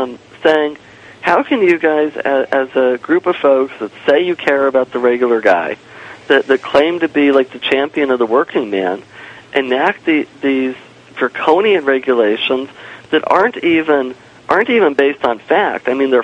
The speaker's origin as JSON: {"language": "English", "town": "Thousand Oaks", "region": "California", "country": "United States", "said": "Well, I'm from a more conservative area than usual. I'm from Thousand Oaks."}